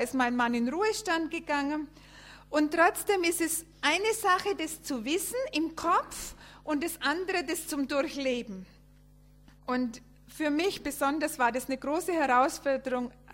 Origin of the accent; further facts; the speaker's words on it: Bavaria, Germany; accent: Franconian; also born or lived in Papua New Guinea; aus dem Frankenland, viele Jahre dort weg gewesen, aber jetzt wieder wohnhaft in Franken. Man hört unseren Dialekt auch immer noch